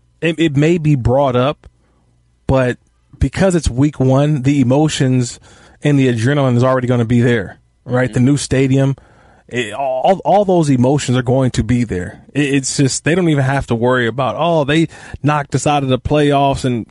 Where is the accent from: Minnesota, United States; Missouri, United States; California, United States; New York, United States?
California, United States; Oakland; I grew up in Oakland. Same thing with the Oakland Coliseum.